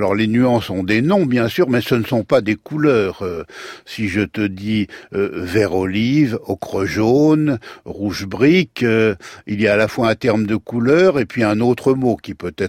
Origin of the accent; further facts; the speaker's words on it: Brittany, France; moi je suis breton